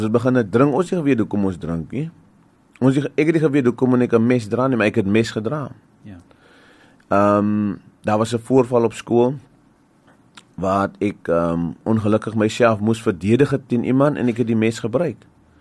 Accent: Mitchells Plain, Western Cape, South Africa; So ek kom van die Kaapse vlakte af, area genoem Westridge in Mitchells Plain. Ek was daar gebore, my pa het ingetrek daarso. Ek dink in die 1980, ek is gebore in 1982 en ek het groot geword daar.

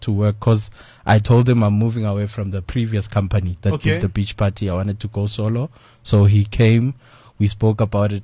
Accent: Tembisa, Gauteng, South Africa; I'm an entrepreneur from Tembisa.

